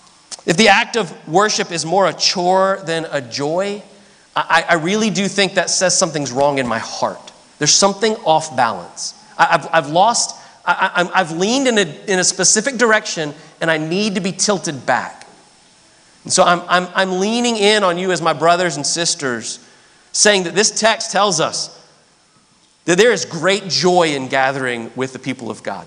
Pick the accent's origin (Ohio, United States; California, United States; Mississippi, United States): Ohio, United States; I was from Ohio. I met this guy in Birmingham, Alabama. I thought it was kind of a Southernism.